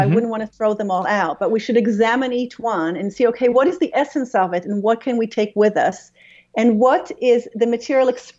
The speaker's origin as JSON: {"language": "English", "country": "Israel", "tie": "born or raised there", "said": "I grew up in Israel, a Jewish father and a Christian Protestant mother who was Swedish, who married my father and moved to Israel."}